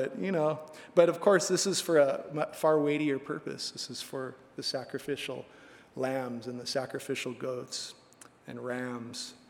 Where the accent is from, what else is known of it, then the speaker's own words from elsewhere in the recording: Hawaii, United States; growing up on the North Shore, I spent a lot of time actually on ranches out there. My parents' old friends lived on ranches in Mokulia area and stuff.